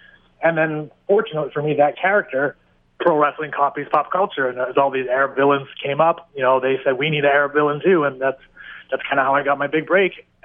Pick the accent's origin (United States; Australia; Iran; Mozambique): Iran; English is a second language; Just call us Arabs, for one. They called us Arabs on TV all the time, and then they'd say I'm from Iran.